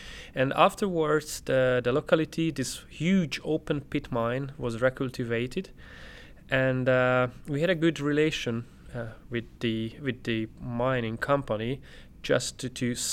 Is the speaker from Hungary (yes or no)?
yes; Budapest, Hungary; English is a second language; I am from Budapest, Hungary, from the Eötvös Loránd University.